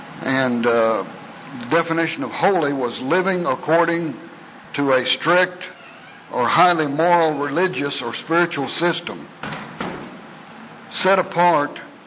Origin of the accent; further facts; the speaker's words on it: Stillwater, Oklahoma, United States; I'm from Stillwater, Oklahoma.